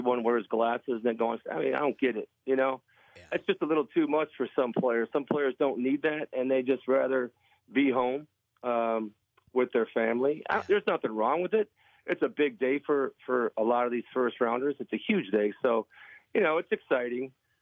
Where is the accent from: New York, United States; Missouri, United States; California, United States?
New York, United States; Buffalo; I grew up in Buffalo, New York, getting drafted by Green Bay. I was used to the cold